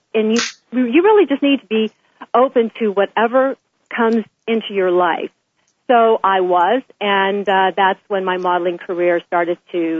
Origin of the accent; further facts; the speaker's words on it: Uniontown, Pennsylvania, United States; I competed in 1972 in my very first pageant in my hometown of Uniontown, Pennsylvania in 1972